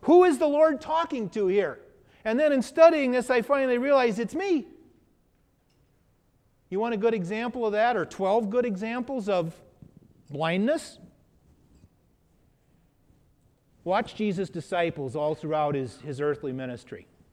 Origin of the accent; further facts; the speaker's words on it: Oregon, United States; Ever since growing up on the Oregon coast